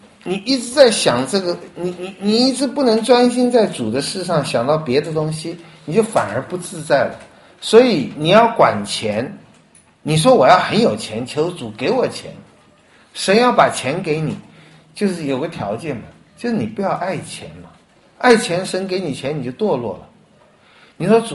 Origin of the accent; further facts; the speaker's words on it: China; 我们中国人说人死如灯灭